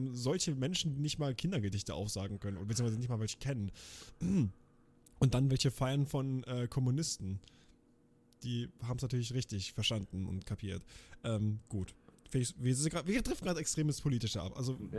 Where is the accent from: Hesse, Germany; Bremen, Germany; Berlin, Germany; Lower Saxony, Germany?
Berlin, Germany; als Berliner habe ich insgesamt 6 Kreuze gelegt.